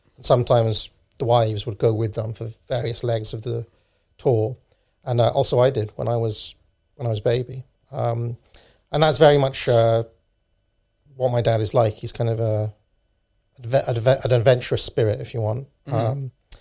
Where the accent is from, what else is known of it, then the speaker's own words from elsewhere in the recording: Wales, United Kingdom; Well, I grew up in Wales.